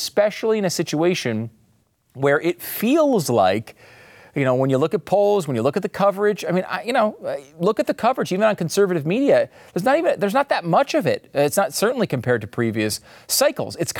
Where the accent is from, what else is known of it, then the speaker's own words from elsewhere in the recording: Northeast, United States; Now, I grew up in the Northeast, okay? I moved here for a reason to Texas because it's warmer.